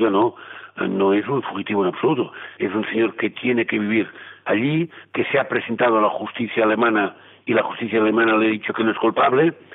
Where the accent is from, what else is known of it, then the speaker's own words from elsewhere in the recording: Catalonia, Spain; a mí me sorprende muchísimo como español, como catalán